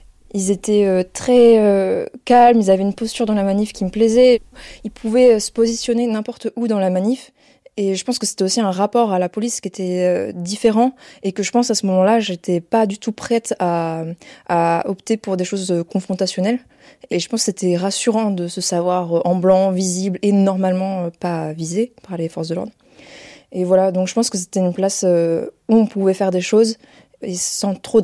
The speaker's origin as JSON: {"language": "French", "town": "Poitiers", "region": "Nouvelle-Aquitaine", "country": "France", "said": "Je viens de Poitiers et là, en ce moment, dans la vie, je vais faire une formation pour apprendre à fabriquer des bateaux à l'ancienne."}